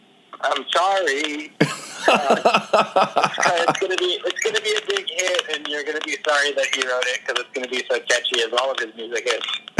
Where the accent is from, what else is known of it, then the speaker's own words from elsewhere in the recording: Hawaii, United States; But yeah, being born and raised in Hawaii and living here still. Well, there's a value system to when you live on an island and island cultures.